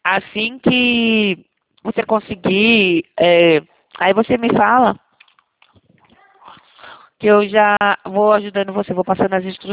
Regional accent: Jundiaí, São Paulo, Brazil; Eu sou de Jundiaí

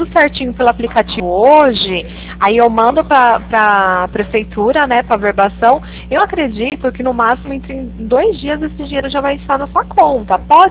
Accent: Pirassununga, São Paulo, Brazil; eu sou daqui de Pirassununga mesmo, tá?

